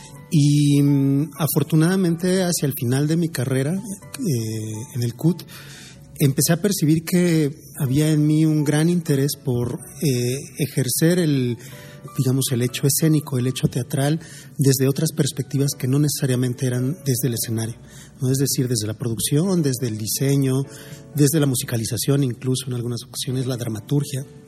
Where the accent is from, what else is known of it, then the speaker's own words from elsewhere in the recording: Mexico City, Mexico; also born or lived in Baja California; No, yo soy de la Ciudad de México. Uh-huh. Mi familia es de Veracruz. También estuve viviendo en Baja California Norte unos años.